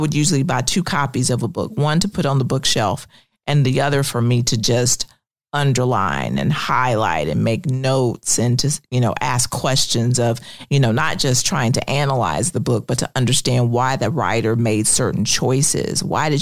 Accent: Ayrton, Alabama, United States; Well, I'm originally from a little town in Alabama called Ayrton. Population at the time when I was there was probably about 750 people.

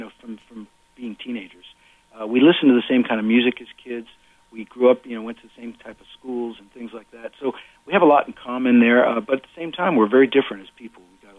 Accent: Pennsylvania, United States; Well, you know, even though we grew up, I grew up in Pennsylvania, you know, most of the bulk of my family was back in New York

